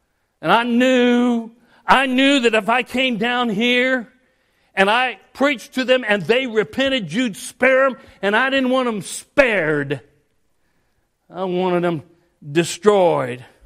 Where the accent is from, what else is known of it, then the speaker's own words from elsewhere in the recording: Colorado, United States; I'm from Colorado originally, going up in the Colorado Rocky Mountains.